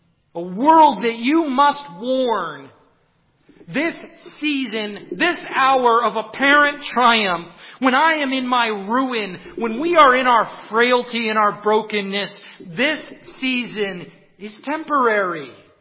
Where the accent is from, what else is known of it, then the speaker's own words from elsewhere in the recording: Enid, Oklahoma, United States; I'm coming from Enid, Oklahoma